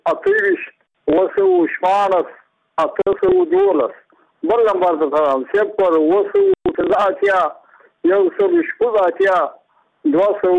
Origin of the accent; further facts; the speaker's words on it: Muqur, Badghis, Afghanistan; زه په خپله د بادغیس ولایت یم د مقد ولسوالۍ یم